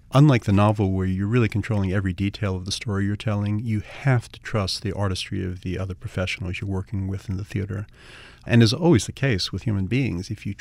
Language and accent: English; United States; for me as an American poet